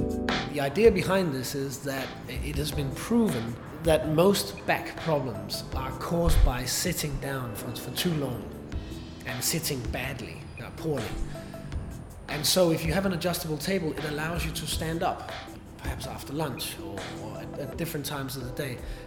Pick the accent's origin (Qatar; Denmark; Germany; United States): Denmark; moved away as an adult; now in China; When I came here 10 years ago, the taxi drivers here are so friendly. They always ask you, where do you come from? And when I learned how to say Denmark